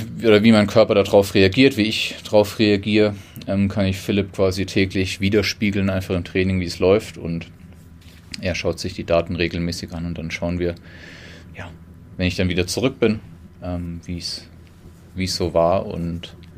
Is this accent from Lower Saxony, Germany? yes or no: no; Weinheim, Baden-Württemberg, Germany; born there; also ich bin gebürtig aus Weinheim und bin da bei der TSG Weinheim einfach geschwommen